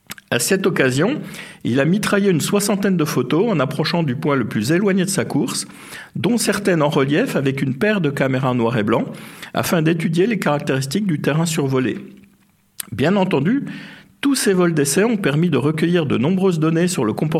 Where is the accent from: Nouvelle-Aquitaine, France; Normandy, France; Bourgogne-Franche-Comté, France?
Bourgogne-Franche-Comté, France; Montbéliard; born there; Et ça me ramène directement à ma région natale, la Franche-Comté, et même ma ville natale, Montbéliard.